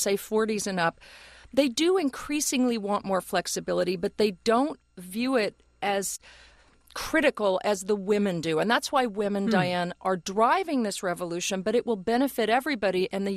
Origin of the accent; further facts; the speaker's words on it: Ohio, United States; I'm so thrilled to hear that from somebody from my home state of Ohio